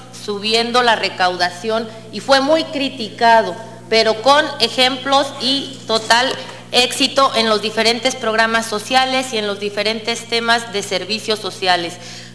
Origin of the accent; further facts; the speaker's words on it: Tepic, Nayarit, Mexico; yo sí soy de Tepic